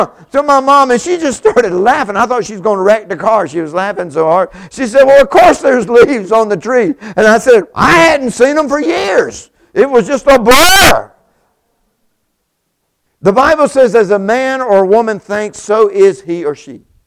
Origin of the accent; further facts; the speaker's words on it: Quitman, Georgia, United States; And I was raised in Quitman, Georgia. In Quitman, you've got gas stations and a grocery store. That's pretty much it back then.